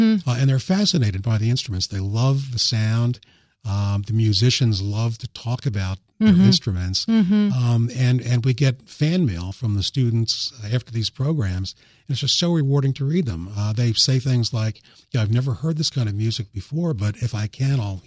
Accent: New York, United States; Growing up in New York, I used to listen to the New York Philharmonic concerts on WQXR.

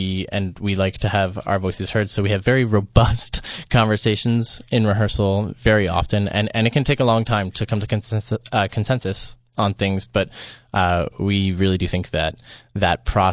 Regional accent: Philadelphia, Pennsylvania, United States; I'm from the Philadelphia area, as are 2 of our other members

